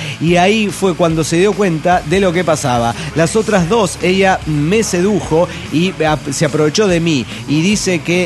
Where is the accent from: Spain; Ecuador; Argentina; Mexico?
Mexico; Tultitlán, State of Mexico; monitorista de Tultitlán, México.